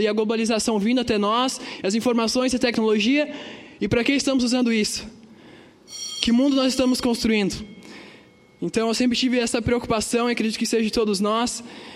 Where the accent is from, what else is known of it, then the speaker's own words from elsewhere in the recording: Pomerode, Santa Catarina, Brazil; Vim do interior do estado, de Pomerode, cidade tradicional alemã, Vale do Itajaí, diversa culturalmente e socialmente. De onde vim, estudei no Colégio Estadual José Bonifácio.